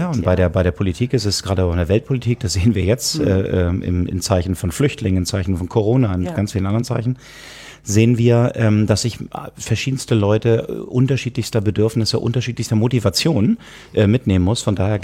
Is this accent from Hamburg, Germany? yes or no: yes; Hamburg, Germany; Dieses Mal nicht in Hamburg, in meiner Heimat, sondern in Frankfurt.